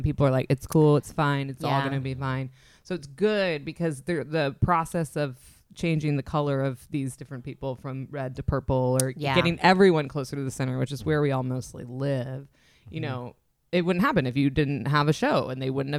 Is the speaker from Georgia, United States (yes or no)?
yes; Georgia, United States; I'm from Georgia, but the rest of the South, you do have to get a second chance.